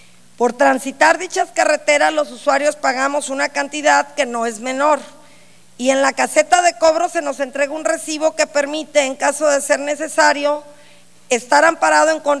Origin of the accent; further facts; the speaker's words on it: Acaponeta, Nayarit, Mexico; Es muy común que yo transite esta vía, puesto que soy de Acaponeta, y esta carretera entre Tepic y Acaponeta